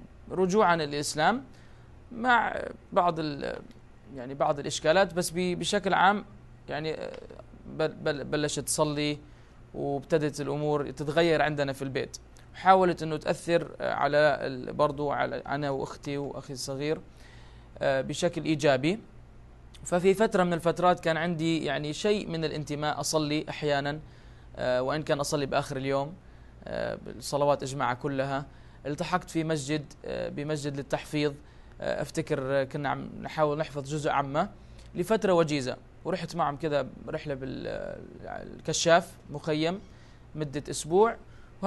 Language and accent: Arabic; Tripoli, North Governorate, Lebanon; أنا من طرابلس لبنان، ولدت في لبنان في 1/1/1980، وكنت أروح مدرسة فرنسية في بادئ الأمر.